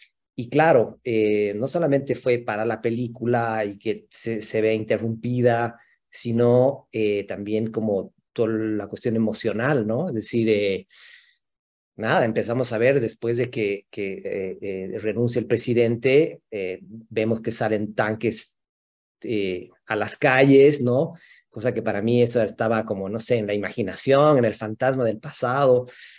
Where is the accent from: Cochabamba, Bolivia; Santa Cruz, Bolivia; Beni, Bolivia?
Cochabamba, Bolivia; para mí es importante retratar y explorar el lugar de donde vengo, ¿no? Que es Cochabamba.